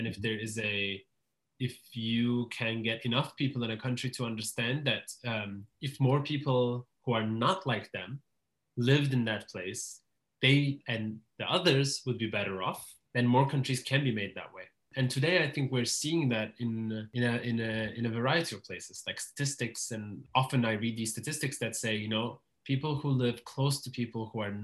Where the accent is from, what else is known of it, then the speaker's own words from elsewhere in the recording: Istanbul, Turkey; when people ask me, I gladly say I'm from Istanbul, I'm Turkish. And then sometimes as a nuance, I'll add that I'm from the Jewish minority or from the Jewish community